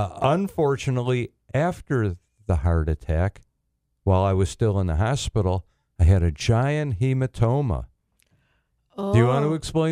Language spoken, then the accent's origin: English; Chicago, Illinois, United States; I'm from Chicago. We love our blues. We love our Chicago Cubs.